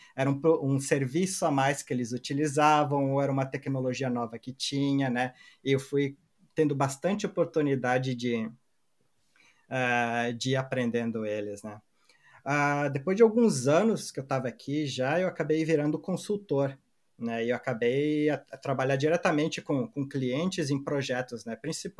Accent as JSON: {"language": "Portuguese", "town": "Caxias do Sul", "region": "Rio Grande do Sul", "country": "Brazil", "said": "Eu sou de Caxias do Sul, no Rio Grande do Sul"}